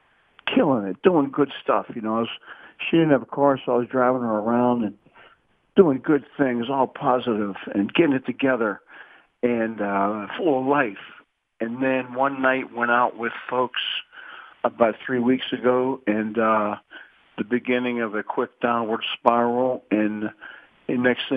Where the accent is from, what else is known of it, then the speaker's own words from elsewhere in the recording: Shadyside, United States; You and I, we should be talking about making jokes, talking about growing up in Shadyside together.